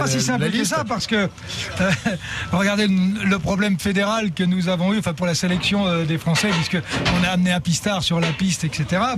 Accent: France; chez nous en France, on a des coureurs qui plafonnent

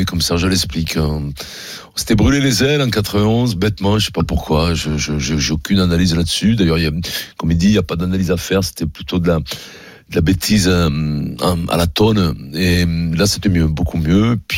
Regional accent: Paris, Île-de-France, France; born there; Oui, je suis né à Paris.

